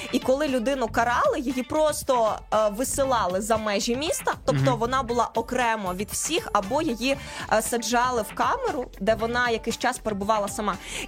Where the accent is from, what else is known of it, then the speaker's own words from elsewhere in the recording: Vinnytsia, Vinnytsia Oblast, Ukraine; коли я переїхала в велике місто, для мене це був величезний виклик, тому що я з Вінниці. І коли ти переїжджаєш, ну, Вінниця – це розвинене місто, але воно маленьке, знаєш, там ми всі один одного знаємо